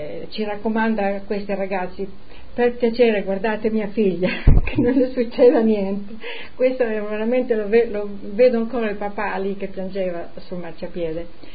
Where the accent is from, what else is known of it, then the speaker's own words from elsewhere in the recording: Frisanco, Friuli-Venezia Giulia, Italy; moved away; Vengo da Frisanco e sono partita, sono figlia unica, è stato duro lasciare i genitori